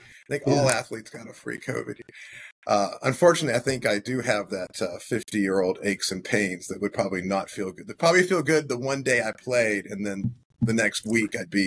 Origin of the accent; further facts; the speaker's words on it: Los Angeles, California, United States; I grew up in Los Angeles, so it was, football was a big deal out there